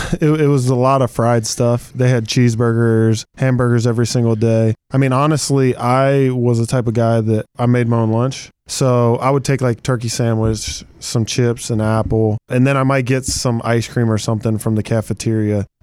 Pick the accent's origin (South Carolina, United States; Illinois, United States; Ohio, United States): Ohio, United States; Cincinnati; Yeah, the two things that come to mind, Montgomery and ribs.